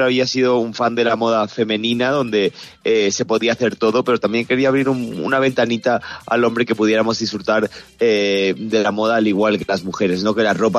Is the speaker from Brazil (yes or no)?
no; Andalusia, Spain; del sur de España, que es de donde yo soy, ¿no?